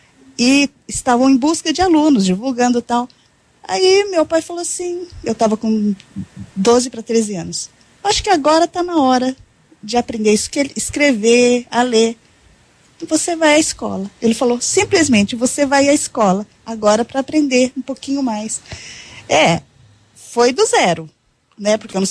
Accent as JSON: {"language": "Portuguese", "town": "Londrina", "region": "Paraná", "country": "Brazil", "tie": "born there", "said": "Londrina, eu sou nascida em Londrina."}